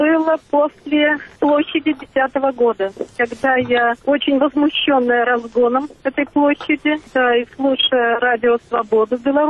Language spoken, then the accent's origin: Russian; Kaliningrad, Kaliningrad Oblast, Russia; moved away as an adult; now in Belarus; Я родилась в Калининграде. И все время становления, так сказать, личности провела, в общем-то, там. Я уже в такой довольно зрелой юности переехала в Беларусь.